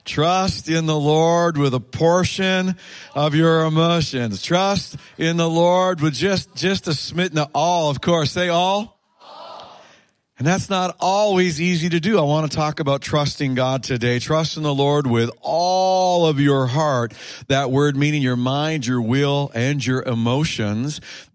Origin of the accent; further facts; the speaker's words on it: Canada; also born or lived in New York, United States; And when we moved over to New York State, we're Canadian, but we lived there for 12 years